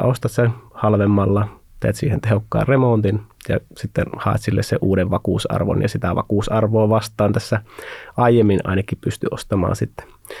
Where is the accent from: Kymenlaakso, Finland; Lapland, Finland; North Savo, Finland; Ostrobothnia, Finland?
North Savo, Finland; Kuopio; me ollaan asuttu siellä Kuopiossa yli 20 vuotta molemmat ja ollaan sieltä kotoisin